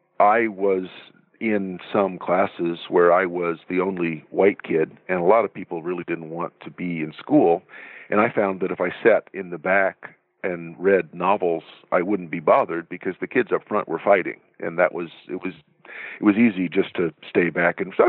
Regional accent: Florida, United States; Well, I grew up, my father didn't graduate from high school. I grew up in a very poor part of rural Central Florida.

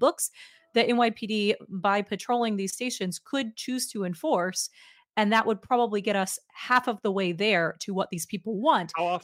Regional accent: New York City, New York, United States; I'm not a New Yorker burying my head in the sand and saying, I love the current state of our subway system.

